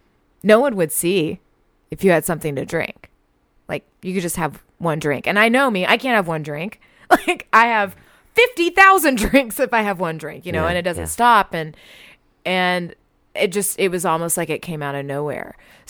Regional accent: Texas, United States; And, you know, being a Texan, I haven't seen very much of like fall.

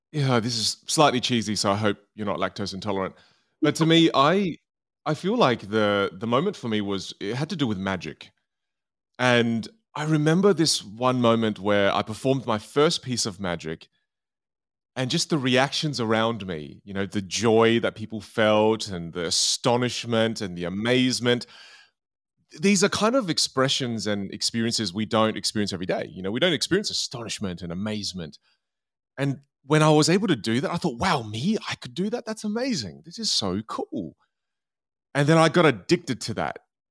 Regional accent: Australia; born there; And then I was born in Australia.

